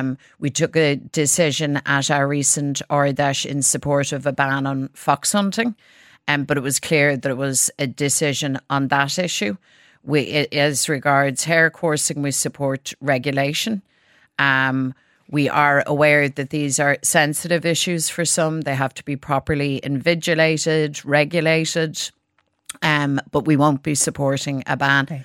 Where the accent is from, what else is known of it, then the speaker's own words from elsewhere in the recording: Ireland; We're Irish Republicans. We're the party of Irish reunification